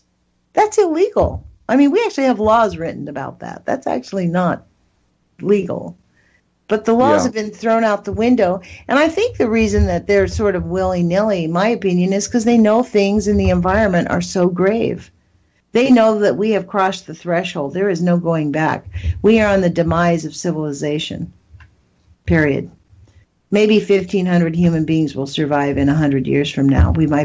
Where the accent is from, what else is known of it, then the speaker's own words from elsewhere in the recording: United States; I used to say, I'm not an activist. I'm an American.